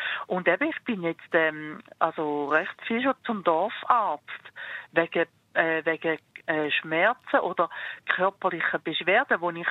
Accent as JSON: {"language": "German", "town": "Bischofszell", "region": "Thurgau", "country": "Switzerland", "tie": "born or raised there", "also_born_or_lived": "Winterthur", "moved": "yes", "said": "also aufgewachsen bin ich in Bischofszell im Kanton Thurgau und das ist ja auch ein kleines Städtchen"}